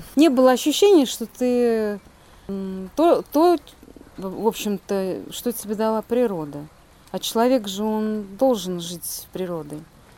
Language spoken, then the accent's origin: Russian; Penza, Penza Oblast, Russia; also born or lived in Saint Petersburg / Moscow; Нет, я из Пензы, но я почти, ну, большую часть жизни прожила в Петербурге и в Москве.